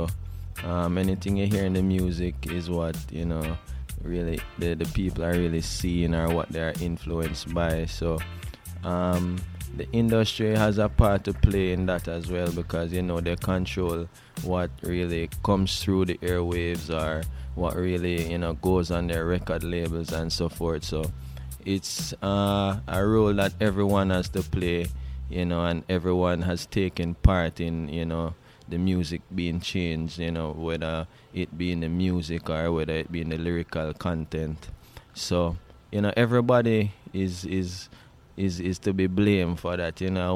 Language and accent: English; Jamaica; But from my perspective as a Jamaican selector now, as me say, it's all about the message